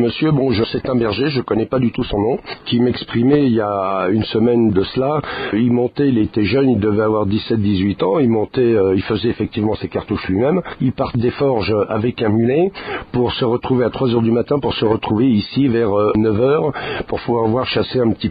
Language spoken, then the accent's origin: French; Paris, Île-de-France, France; je viens de Paris, je vis quotidiennement dans les embouteillages